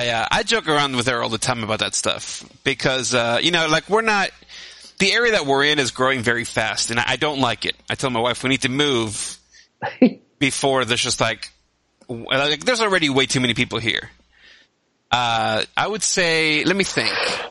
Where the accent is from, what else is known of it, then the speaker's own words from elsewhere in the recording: New York City, New York, United States; moved away as an adult; I grew up in New York City, but. As I got older, I realized, like, this fucking blows. So I left.